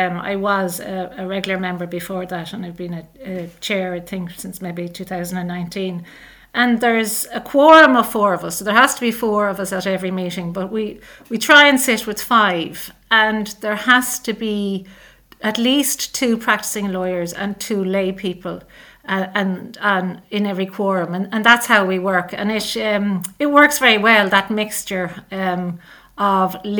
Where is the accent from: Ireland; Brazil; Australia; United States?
Ireland; Dublin, Leinster; Well, I'm from Dublin myself, and I did a law degree then in UCD and went over to London, did a master's in human rights and development. I came home, studied at the King's Inns to become a barrister.